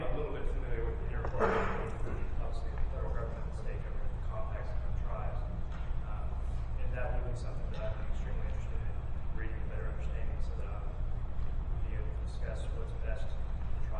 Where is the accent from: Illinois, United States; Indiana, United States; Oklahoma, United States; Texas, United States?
Oklahoma, United States; Shawnee; I'm from Shawnee, Oklahoma, originally.